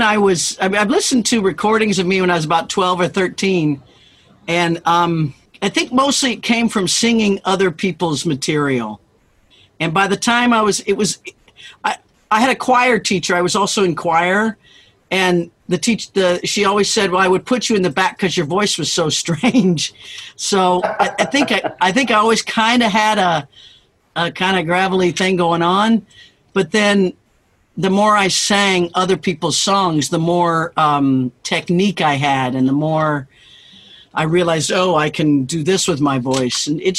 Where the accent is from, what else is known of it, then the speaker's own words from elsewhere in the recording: Kansas, United States; Well, I grew up in Kansas, you know, where all dreams, all you have is your dreams